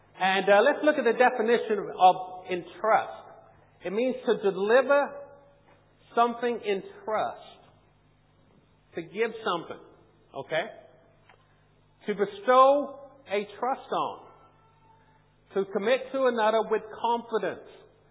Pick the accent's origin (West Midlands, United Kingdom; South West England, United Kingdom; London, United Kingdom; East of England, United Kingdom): East of England, United Kingdom; Norwich; moved away as an adult; also born or lived in United States; I'm originally from Norwich.